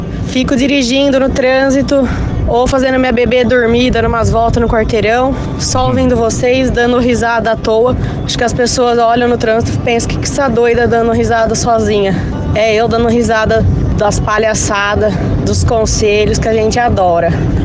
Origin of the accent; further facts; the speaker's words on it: Jaú, São Paulo, Brazil; sou de Jaú, interior de São Paulo.